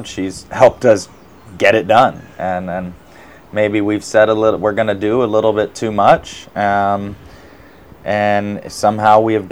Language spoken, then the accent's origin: English; Lahaina, Hawaii, United States; Yeah, so Blake and I and DeAndre, you know, we grew up in Lahaina here when it really was a plantation era.